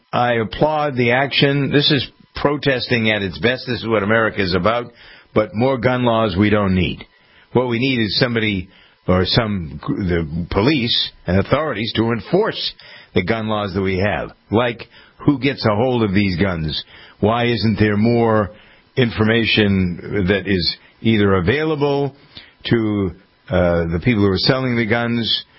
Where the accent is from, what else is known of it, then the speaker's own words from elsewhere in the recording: Framingham, Massachusetts, United States; One of them was here in my hometown of Framingham.